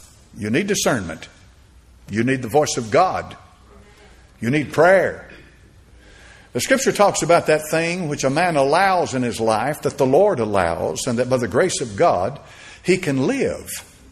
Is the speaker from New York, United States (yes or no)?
no; Knoxville, Tennessee, United States; The town when I grew up in Knoxville, Tennessee, you go downtown.